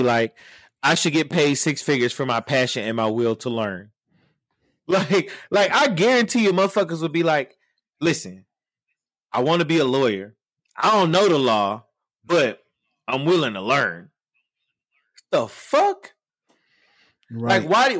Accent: the South, United States; A hit dog holler. You know I'm from the South too, so you know I'm with you.

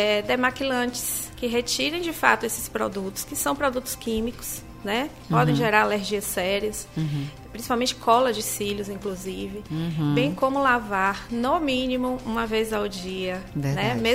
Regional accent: Northeast Region, Brazil; somos nordestinos, aqui tem sol o ano inteiro

